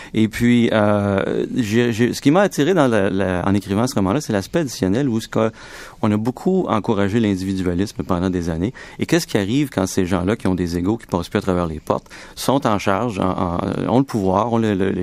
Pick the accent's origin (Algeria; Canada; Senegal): Canada; Quebec; quand ils savaient que je venais du Québec, aux États-Unis